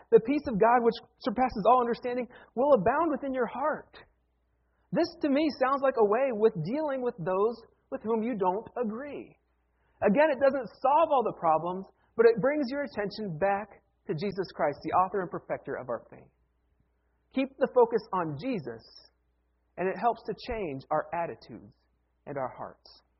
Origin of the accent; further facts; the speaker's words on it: Ohio, United States; I grew up in Ohio, and in Ohio we have a large Amish population.